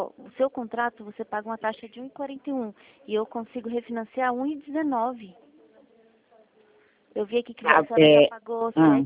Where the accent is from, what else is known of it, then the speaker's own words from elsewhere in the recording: Itatiba, São Paulo, Brazil; eu sou de Itatiba.